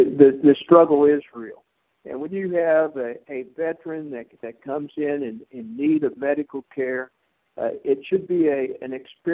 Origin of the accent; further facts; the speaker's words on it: Atlanta, Georgia, United States; I am from the Atlanta area